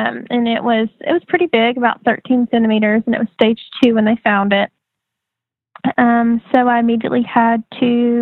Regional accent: Georgia, United States; Yeah. So I'm from Georgia.

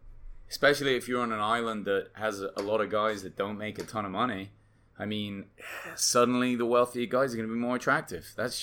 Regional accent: England, United Kingdom; now in United States; I came from England, I'm always like, why is college tuition so much in the United States?

